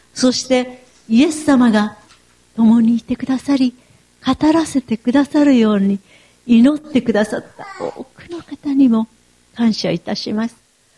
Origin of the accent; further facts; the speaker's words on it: Nara, Japan; 奈良県の生まれです。そして3歳から奈良市に住み、そして学生時代からなんと46年間、年齢が分かってしまいますけれども京都に通い続けてきました。